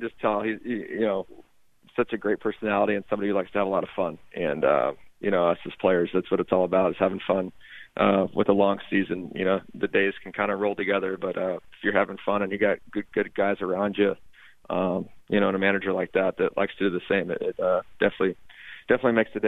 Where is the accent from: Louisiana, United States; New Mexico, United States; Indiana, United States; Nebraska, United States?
Indiana, United States; I grew up in the Midwest, like you said, growing up in Indiana